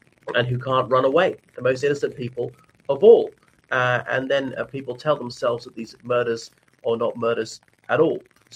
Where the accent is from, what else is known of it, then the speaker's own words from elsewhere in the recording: Ireland; from Ireland.